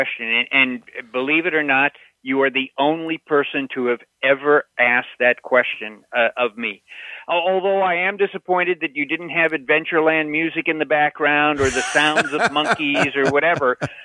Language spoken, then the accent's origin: English; California, United States; I grew up out in Southern California, and I love Knott's Berry Farm and Universal Studios.